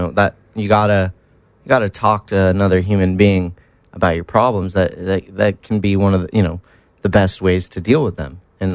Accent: Mission Viejo, California, United States; This is like I grew up in Mission Viejo, which is like 20 minutes inland

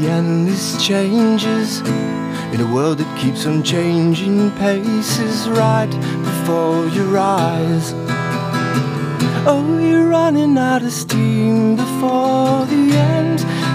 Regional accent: California, United States; also born or lived in Los Angeles; I grew up in South Orange County.

